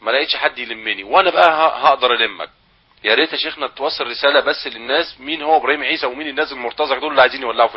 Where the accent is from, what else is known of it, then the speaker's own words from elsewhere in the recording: Egypt; أنا كمواطن مصري